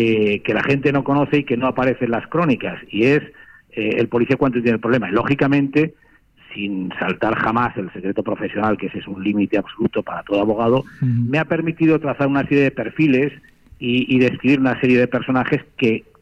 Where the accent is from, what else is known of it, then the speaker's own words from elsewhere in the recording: Sitges, Catalonia, Spain; me voy a mi pueblo a Sitges mañana